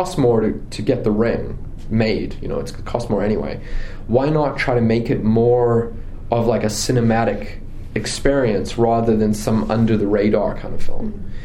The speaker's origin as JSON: {"language": "English", "country": "South Africa", "tie": "born or raised there", "said": "growing up in South Africa, I was just interested in it"}